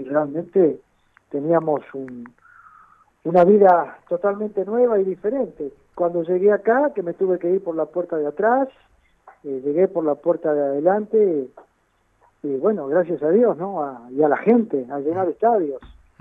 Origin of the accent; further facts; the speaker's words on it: Spain; yo soy español, por otro lado, puedo ir cuando quiera, y tengo familia viviendo allá, así que tengo hijos viviendo